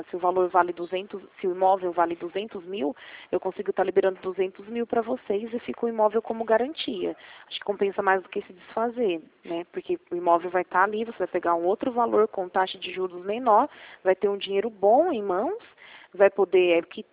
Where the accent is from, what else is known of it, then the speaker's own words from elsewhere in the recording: Rio Claro, São Paulo, Brazil; Eu sou daqui de Rio Claro mesmo.